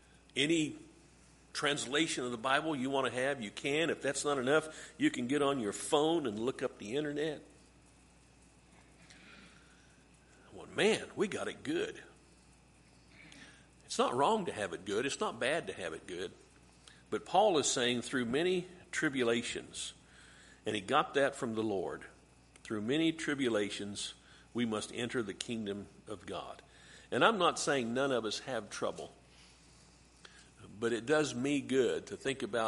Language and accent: English; United States; I read this as an American Christian, And I wonder, here we stand, well, I stand, you sit, in the heat of Oklahoma July in an air-conditioned building in padded pews